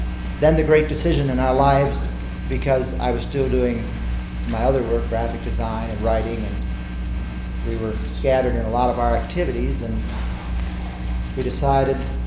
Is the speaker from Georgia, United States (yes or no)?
no; Chicago, Illinois, United States; Growing up in Chicago and spending time in New York and Washington, somehow I never was exposed to that.